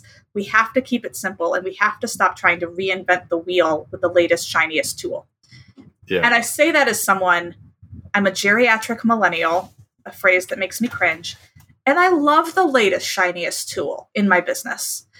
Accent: Chicago, Illinois, United States; now in Austin, United States; I grew up fundraising in Chicago, and I moved down to Austin about 7 years ago.

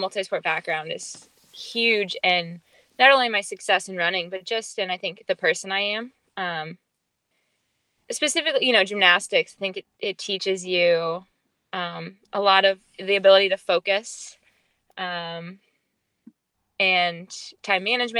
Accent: Nixa, Missouri, United States; growing up in Nixa, I was recognized, but just like any other kid is

